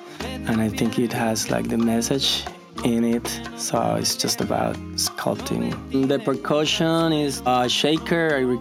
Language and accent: English; Dominican Republic; and I'm from Dominican Republic.